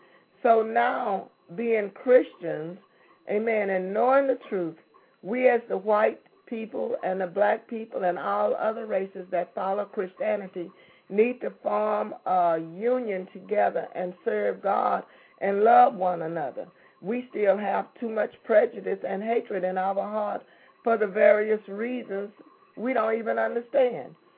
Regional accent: Texas, United States; I'm from Texas, and there's a place called Seabrook and Kema.

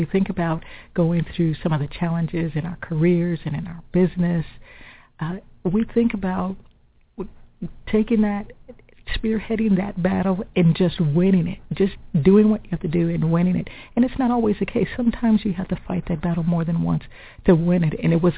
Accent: Illinois, United States; It is, I'm from the Midwest, so I've been getting texts from family members like, don't you wish you were here?

